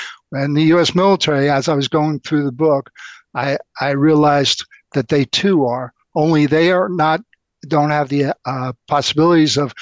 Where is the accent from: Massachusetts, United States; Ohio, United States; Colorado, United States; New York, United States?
New York, United States; Bronx; I was one of nine children. I grew up in the Bronx of New York.